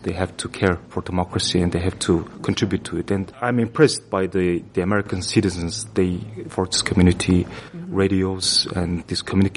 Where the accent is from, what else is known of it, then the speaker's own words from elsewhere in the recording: Mongolia; and I'm from Mongolia.